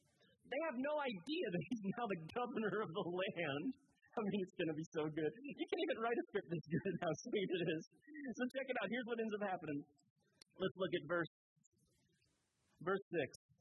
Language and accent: English; Florida, United States; I grew up in South Florida, and when I was in sixth grade, there was an eighth grader who would come and meet me after school every day.